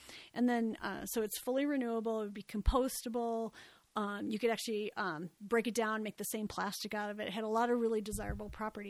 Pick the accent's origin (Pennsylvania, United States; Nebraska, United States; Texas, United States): Nebraska, United States; Omaha; So I grew up in Nebraska, in Omaha. And so I went to Burke High School in Omaha.